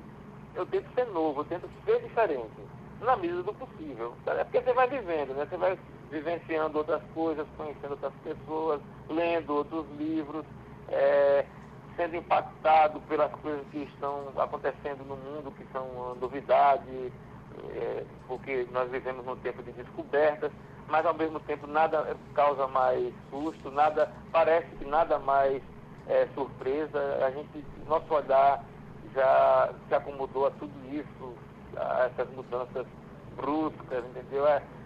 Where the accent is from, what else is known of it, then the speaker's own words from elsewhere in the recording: Alagoas, Brazil; Eu, na minha infância, na Alagoas, também fui escoteiro.